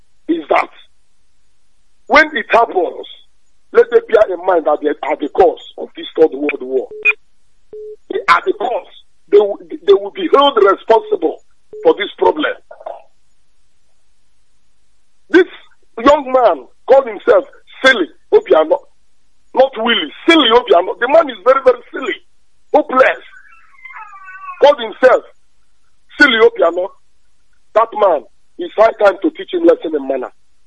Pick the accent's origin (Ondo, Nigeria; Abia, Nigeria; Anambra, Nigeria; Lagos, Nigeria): Anambra, Nigeria; Obosi; calling from Iguacha. I hail from Obusi, Anambra State, Biafra land.